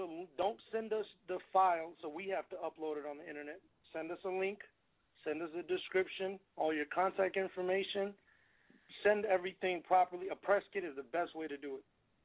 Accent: Georgia, United States; I'm from Clay County, Georgia

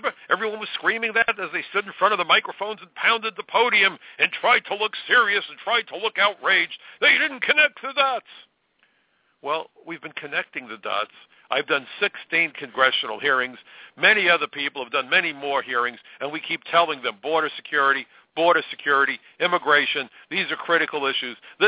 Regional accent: United States; As an American, it's personal for me

